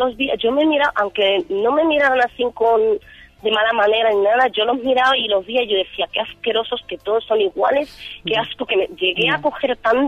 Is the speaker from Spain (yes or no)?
yes; Madrid, Community of Madrid, Spain; De aquí, de Madrid.